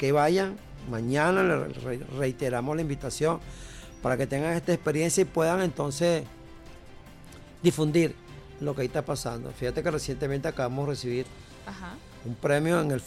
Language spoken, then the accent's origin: Spanish; Venezuela; Somos venezolanas, somos venezolanos, somos cultores, somos creyentes, soñadores, somos un pueblo...